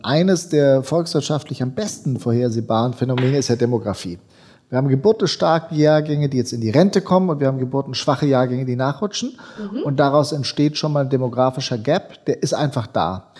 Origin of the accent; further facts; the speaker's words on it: Baden-Württemberg, Germany; das, was ich schon als Wertschöpfung empfunden habe als Schwabe